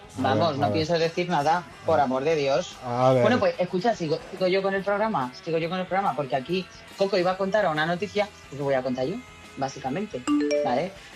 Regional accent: Spain; Que seguimos siendo las españolas, que la que regalé una estrella soy yo.

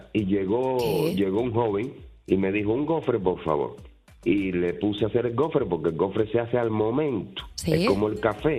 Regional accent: Havana, Cuba; moved away as an adult; now in Aranjuez, Spain; Sí, yo llegué a Aranjuez en el 2001. Mm. y yo en La Habana era profesor

